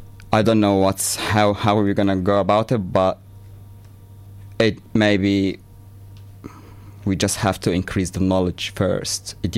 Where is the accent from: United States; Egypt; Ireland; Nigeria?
Egypt; I, as you know, I come from the Egyptian background, and being gay there, as you know, also, it's illegal.